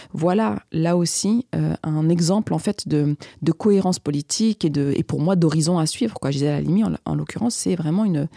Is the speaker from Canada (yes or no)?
no; France; puisque moi, j'ai grandi en France, hein, moi, je n'ai pas grandi en Afrique.